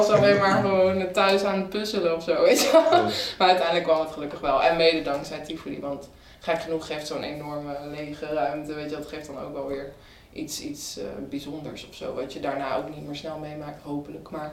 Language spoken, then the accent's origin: Dutch; Nijmegen, Gelderland, Netherlands; Ik kom uit Nijmegen en daar was wel echt een muzikaal milieu.